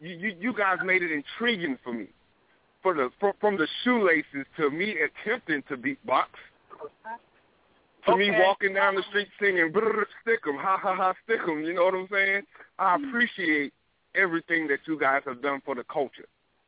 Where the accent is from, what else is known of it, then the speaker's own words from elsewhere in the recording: Atlanta, Georgia, United States; I'm born and raised in Atlanta, Georgia, man.